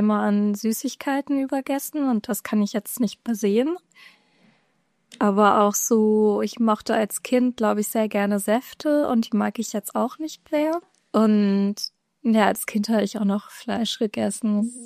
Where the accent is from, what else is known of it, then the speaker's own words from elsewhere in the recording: Kiel, Schleswig-Holstein, Germany; also born or lived in Bremen; ich komme aus Kiel, bin dann nach Bremen gezogen.